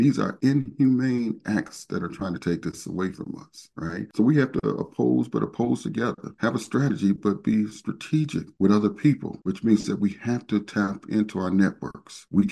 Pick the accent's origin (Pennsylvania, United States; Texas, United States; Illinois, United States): Illinois, United States; Chicago; I'm from Chicago